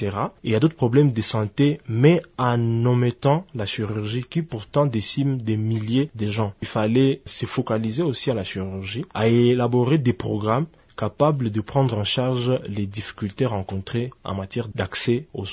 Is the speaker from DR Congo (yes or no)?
yes; DR Congo; les défis que nous traversons en tant que Congolais en matière d'accès aux soins chirurgicaux